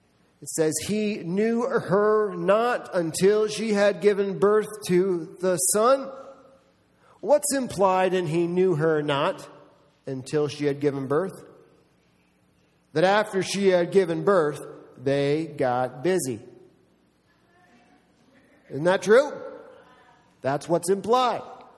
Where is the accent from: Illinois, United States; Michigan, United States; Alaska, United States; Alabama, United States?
Michigan, United States; I came from Michigan. In Michigan, we have a really gifted, incredible pastor, a guy named Rob Bell